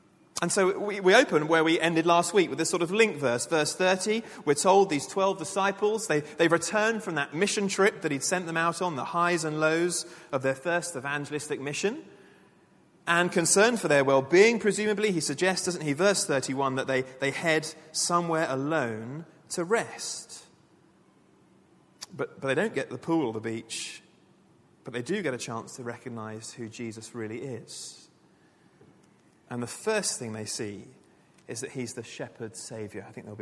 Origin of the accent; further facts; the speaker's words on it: South East England, United Kingdom; Some of you know I'm from Sussex